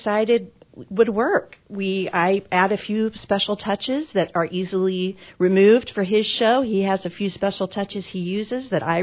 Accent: Nashville, Illinois, United States; also born or lived in Tulsa / New York City; now in Hannibal, United States; I'm originally from Tulsa, but I grew up in southern Illinois. in Nashville, Illinois, a big population of 3,000 people when I lived there, one flashing red light.

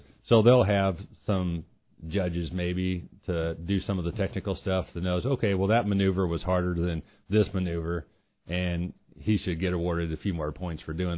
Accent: Quincy, United States; because we're from Quincy.

